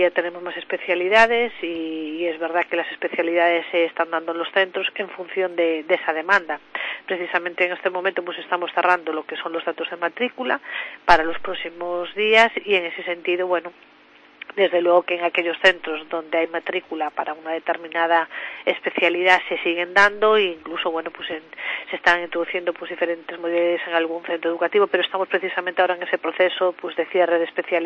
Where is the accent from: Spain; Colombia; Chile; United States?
Spain; Galicia